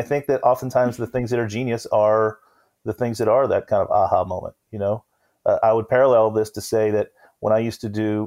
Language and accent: English; Florida, United States; I grew up in Florida.